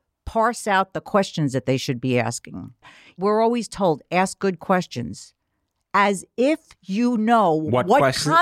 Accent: Queens, New York, United States; But I grew up in Queens.

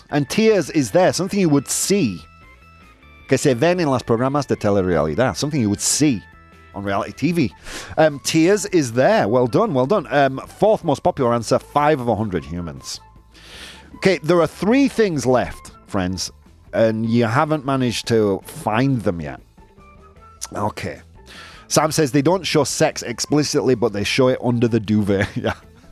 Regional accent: Bradford, Yorkshire and the Humber, United Kingdom; I am from Bradford. I'm allowed to say these things.

